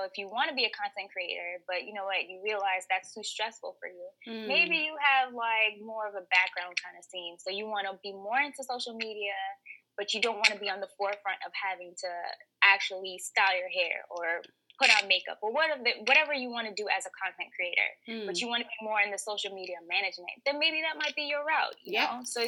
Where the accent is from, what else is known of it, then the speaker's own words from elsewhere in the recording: Bronx, New York, United States; but I'm from the Bronx, and I am a full-time beauty and lifestyle content creator, a model, and recently a photographer.